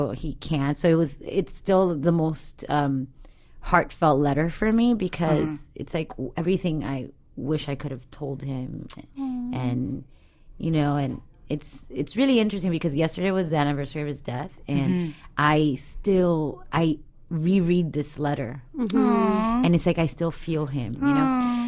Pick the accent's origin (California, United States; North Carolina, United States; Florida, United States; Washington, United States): Florida, United States; Miami; I grew up in Miami.